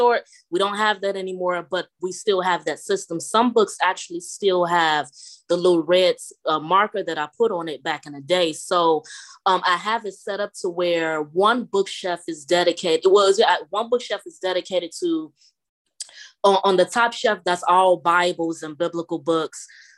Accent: Chicago, Illinois, United States; moved away as an adult; also born or lived in Louisiana; because I'm from Chicago, but I moved to Louisiana like right after I met my husband, and I've been there for like 8 years. Then I moved to Georgia.

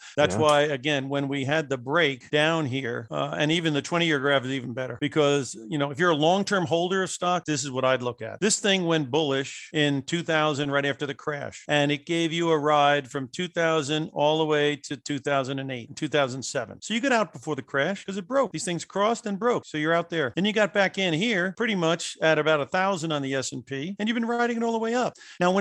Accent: tri-state area, United States; I grew up back east. I went to Boston College. And so I'm basically originally from the tri-state area.

